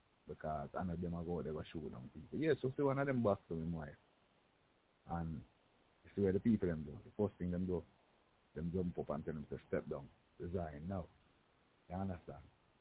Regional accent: Jamaica; so people, make we clean up Jamaica as Jamaican.

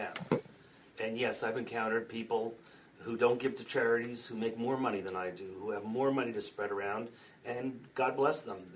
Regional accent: United States; but I'm also an American, and I try very hard to make a difference in America as well, in my community.

